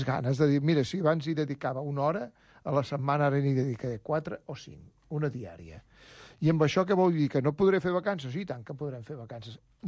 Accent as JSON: {"language": "Catalan", "town": "Badalona", "region": "Catalonia", "country": "Spain", "said": "nosaltres que som de Badalona, la tenim a Badalona. I ja no et diré que Badalona ciutat, perquè diran que Badalona és molt gros, sinó el barri que nosaltres vivim, el barri del centre"}